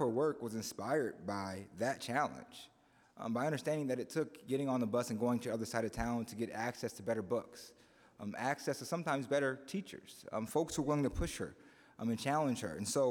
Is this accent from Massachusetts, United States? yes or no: no; Waterloo, Iowa, United States; Waterloo is a town historically where the black folks live on the east side of town, where I was born and raised, and it's my honor to now represent.